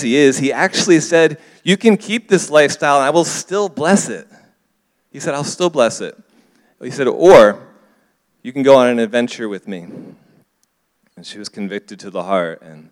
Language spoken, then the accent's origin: English; United States; now in South Africa; I do come from America, but I do now view myself as South African.